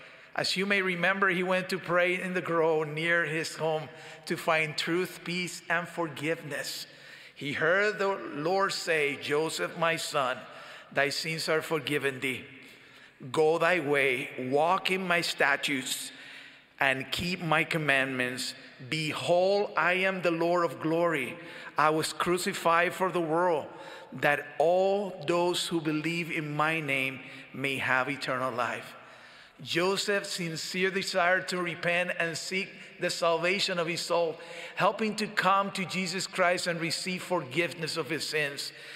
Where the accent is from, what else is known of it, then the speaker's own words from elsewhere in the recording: Ponce, Puerto Rico; an experience that occurred in my beloved island of Puerto Rico. It was in my hometown of Ponce.